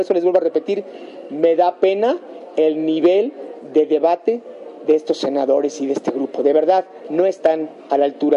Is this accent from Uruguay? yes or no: no; Mexico; en lo general me siento profundamente avergonzado como mexicano de tener una calidad tan baja de senadores